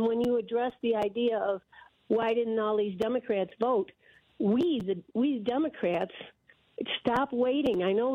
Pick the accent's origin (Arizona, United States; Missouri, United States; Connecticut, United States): Arizona, United States; Phoenix; also born or lived in Flagstaff; from Phoenix, by the way.